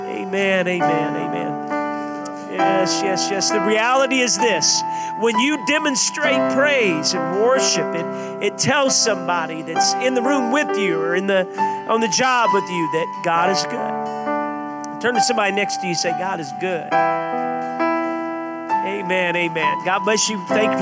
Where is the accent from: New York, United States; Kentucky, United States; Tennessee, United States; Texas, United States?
Tennessee, United States; Lynchburg; I remember when I was a young man where we went to camp, when the church I grew up in was in Lynchburg, Tennessee.